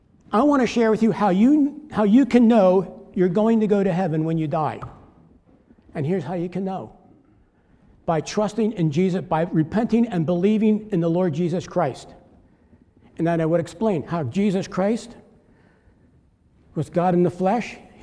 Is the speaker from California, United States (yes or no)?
no; Pennsylvania, United States; I'm from Pennsylvania, but I attended University of Kentucky. From there, I went to Florida Bible College.